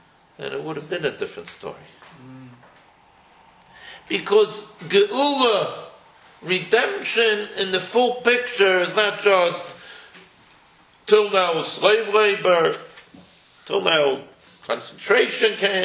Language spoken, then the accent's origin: English; United States; I'm an American here visiting, and very warmed by the beautiful hospitality I hear from the community here.